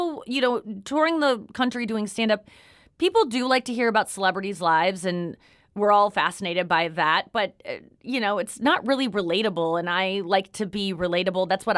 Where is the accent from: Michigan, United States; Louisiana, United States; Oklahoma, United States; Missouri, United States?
Missouri, United States; Kirkwood; Everyone around me seemed to, you know, growing up in Kirkwood. It's really about, like, how, you know, in St. Louis, what high school did you go to?